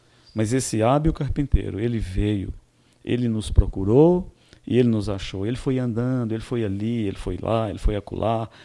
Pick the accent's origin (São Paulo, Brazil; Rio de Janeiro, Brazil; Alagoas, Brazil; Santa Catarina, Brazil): Rio de Janeiro, Brazil; Eu sou carioca, eu sou falante.